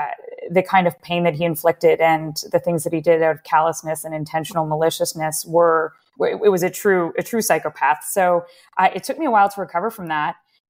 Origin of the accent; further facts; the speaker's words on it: Waterloo, Ontario, Canada; I grew up in Waterloo. That's about an hour or so outside of Toronto, in Canada. And I grew up with two parents that were incredibly hardworking. My mom is from Lebanon, and she came over at a young age. And my dad was born in Canada.